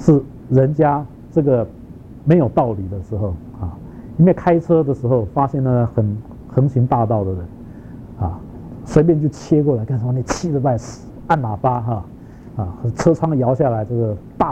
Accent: China; 这个我们中国人特别注意这一点哈

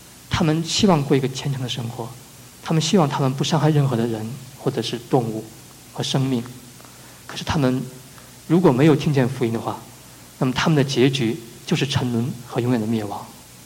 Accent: China; 给我们中国人一个目标，实现普世的福音化

